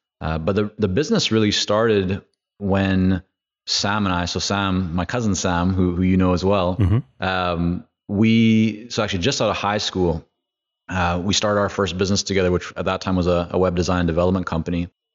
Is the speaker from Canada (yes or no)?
yes; Vancouver, British Columbia, Canada; English is a second language; also born or lived in Toronto, Canada / Israel; Came back to Canada next to Vancouver, where I didn't speak English.